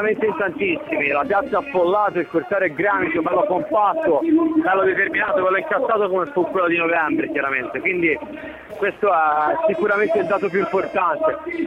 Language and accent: Italian; Livorno, Tuscany, Italy; una mia punto di vista da livornese, dico sempre, di Livorno si mitizza tanto appunto di città antifascista